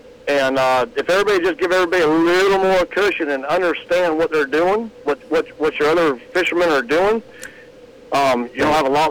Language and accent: English; Florida, United States; I'm from Southwest Florida, and I'm cold.